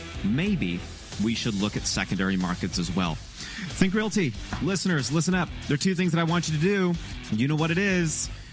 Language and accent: English; Kalamazoo, Michigan, United States; I mean, I was born and raised in Kalamazoo.